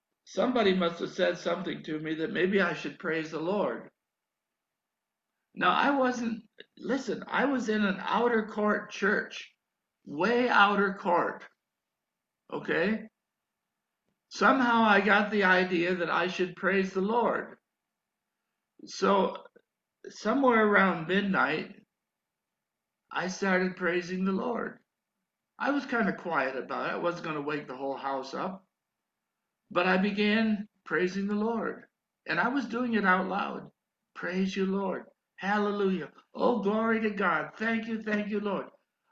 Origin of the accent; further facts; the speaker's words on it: New York, United States; also born or lived in Alaska; I was born in New York, brought up in New York, spent most of my early days in New York, but I spent 5 years in Alaska in my early 20s.